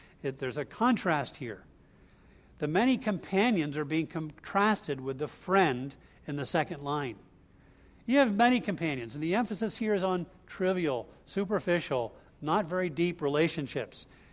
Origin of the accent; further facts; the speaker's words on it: Vancouver, British Columbia, Canada; I'm from Vancouver, eh?